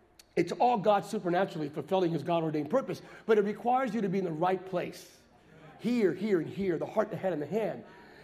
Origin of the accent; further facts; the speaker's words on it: Pennsylvania, United States; I grew up in Pennsylvania.